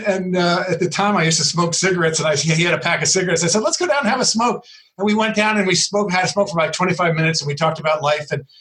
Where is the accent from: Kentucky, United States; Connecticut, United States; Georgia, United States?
Connecticut, United States; I was this WASP from Connecticut, right?